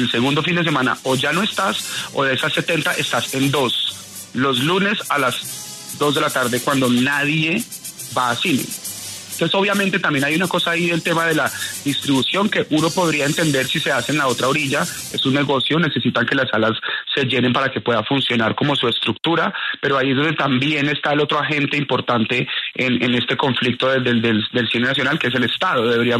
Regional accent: Medellín, Antioquia, Colombia; moved away as an adult; now in Bogotá, Colombia; Yo salí de Medellín a los 19 años, vine a terminar mi carrera acá. Y nunca había podido trabajar en Medellín. Yo toda mi carrera la hice aquí en Bogotá

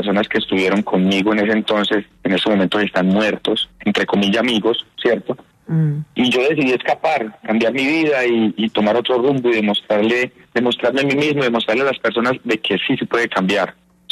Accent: Medellín, Antioquia, Colombia; also born or lived in Puerto Triunfo; Yo nací en Puerto Triunfo, Antioquia, ¿cierto? Acá en Medellín, aquí cerca de Medellín. Mi papá nos sacó de ahí porque en ese entonces había mucha violencia en ese pueblo, ¿cierto? Nos trajo a vivir a Medellín, un barrio también muy fuerte, Belén Altavista.

